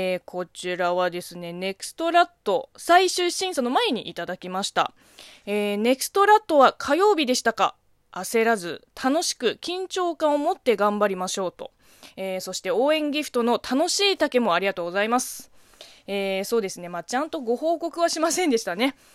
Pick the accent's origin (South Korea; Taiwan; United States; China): China; Japanese is a second language; この番組は中国生まれ中国育ちの私